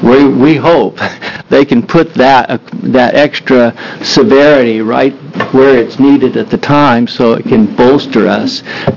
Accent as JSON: {"language": "English", "town": "Prineville", "region": "Oregon", "country": "United States", "said": "from Prineville, Oregon. It's in Cook County."}